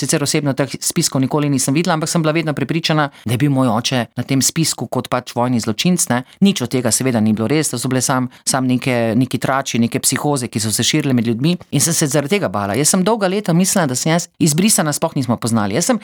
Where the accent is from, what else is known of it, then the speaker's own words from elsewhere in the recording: Maribor, Styria, Slovenia; accent: Styrian; ker imam štajerski naglas, ne, zaradi Maribora.